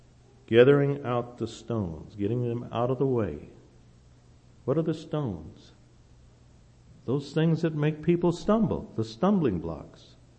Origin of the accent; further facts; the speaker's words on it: the Ozarks, United States; I was raised in the Ozarks.